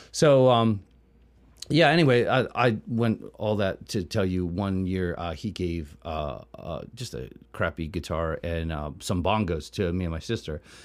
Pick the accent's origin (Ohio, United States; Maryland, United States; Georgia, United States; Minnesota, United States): Maryland, United States; Baltimore; born there; now in Hampstead, United States; In Balmer.